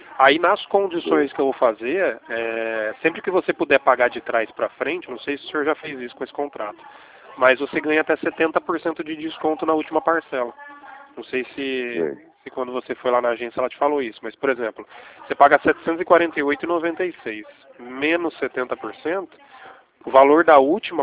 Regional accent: Campinas, São Paulo, Brazil; Não, eu sou de Campinas, interior de São Paulo.

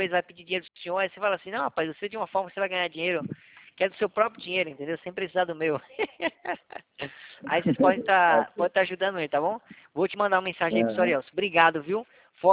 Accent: Northeast Region, Brazil; Pessoal, eu sou nordestino, eu me senti no Nordeste aí.

